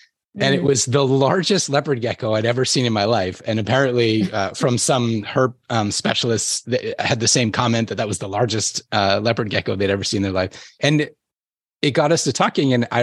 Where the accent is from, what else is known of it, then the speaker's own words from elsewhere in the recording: Winnipeg, Manitoba, Canada; one year I was traveling from Calgary to Winnipeg, which is where I'm from, during the middle of winter. I was going home for Christmas holidays to see my family